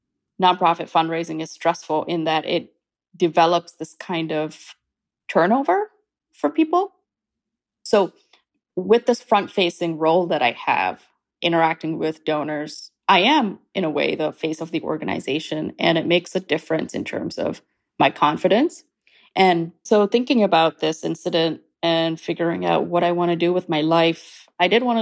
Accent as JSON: {"language": "English", "country": "India", "tie": "born or raised there", "also_born_or_lived": "Kuwait / Canada", "lives_now": "United States", "said": "I was born in India, and I am an Indian Canadian who's about to become an American. I've lived in 4 different countries. I grew up in India, Kuwait, Canada, and the US."}